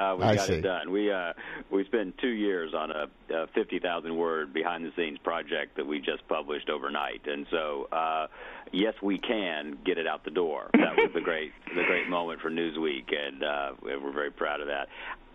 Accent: the South, United States; I am a white Southerner

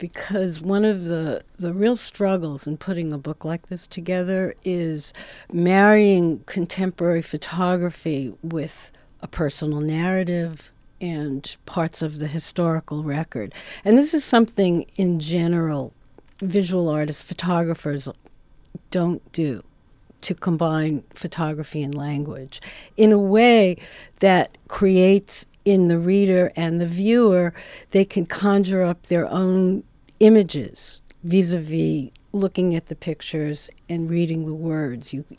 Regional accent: Brooklyn, New York, United States; Because I'm from Brooklyn and we could just talk all day.

